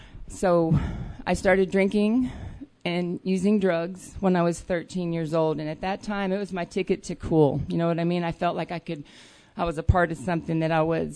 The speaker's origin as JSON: {"language": "English", "region": "New York", "country": "United States", "said": "I'm from New York. My parents divorced."}